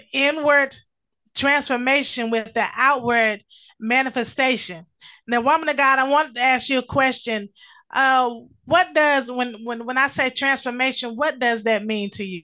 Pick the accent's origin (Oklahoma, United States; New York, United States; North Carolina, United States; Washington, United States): North Carolina, United States; Durham; I am your host … I'm from Durham, North Carolina, and I am so delighted to have you on tonight for another episode.